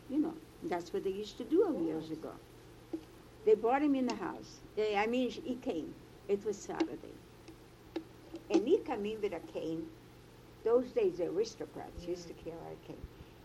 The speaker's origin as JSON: {"language": "English", "region": "Missouri", "country": "United States", "said": "I have to know, I come from Missouri, you see."}